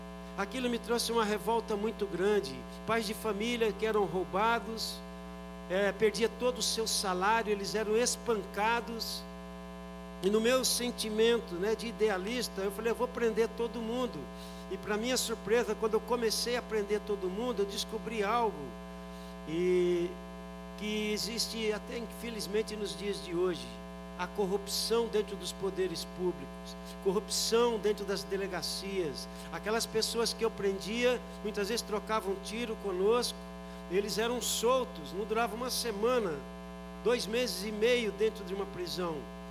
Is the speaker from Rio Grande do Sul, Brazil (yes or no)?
no; São Paulo, Brazil; born there; meu pai paraibano, mamãe pernambucana, né, eu nasci em São Paulo em 1960, portanto estou com 61 anos de idade, e fui criado dentro da cultura nordestina.